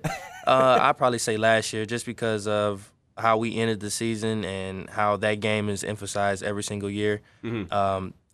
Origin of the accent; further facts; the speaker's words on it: Georgia, United States; now in Michigan, United States; well, I'm from Georgia, so I really don't understand.